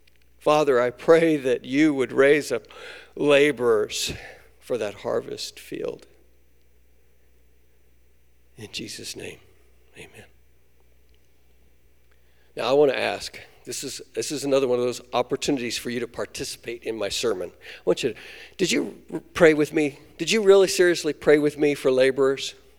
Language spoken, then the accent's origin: English; Kansas, United States; I grew up in Northwest Kansas, and when harvest time came, it was exciting, but it was also stressful.